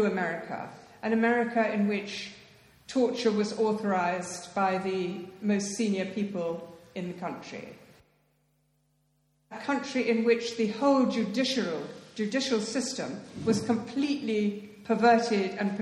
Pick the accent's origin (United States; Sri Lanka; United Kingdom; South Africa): United Kingdom; I found profoundly shaming as a British person.